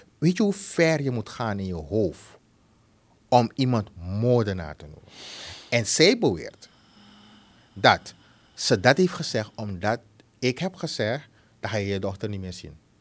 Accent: Suriname; We zijn Surinamers

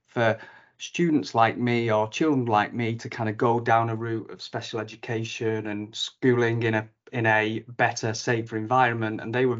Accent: Salford, North West England, United Kingdom; So I'm from Salford originally, and I've never really moved out the place.

